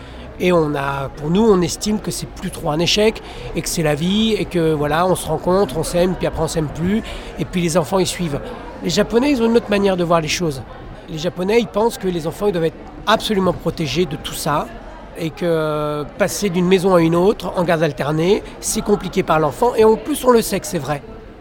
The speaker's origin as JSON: {"language": "French", "country": "France", "said": "on est des Occidentaux, on est deux hommes blancs français, européens."}